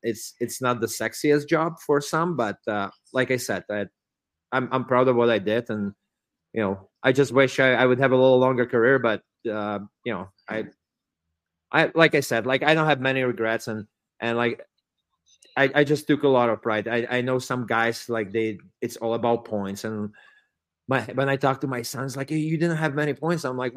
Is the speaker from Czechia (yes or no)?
yes; Czechia; English is a second language; I'm from Czech Republic. There's zero fighting.